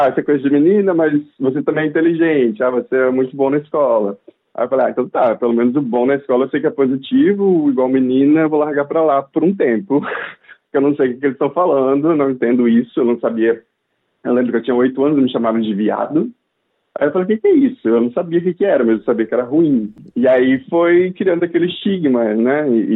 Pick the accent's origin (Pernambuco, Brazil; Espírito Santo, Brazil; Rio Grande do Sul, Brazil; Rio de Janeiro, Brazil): Espírito Santo, Brazil; Conceição do Castelo; Venho do Ribeirão do Meio, que é uma comunidade de Conceição do Castelo, que é uma cidadezinha de 10 mil habitantes do Espírito Santo, que não é um estado tão grande, interior do interior do interior. E eu cresci na roça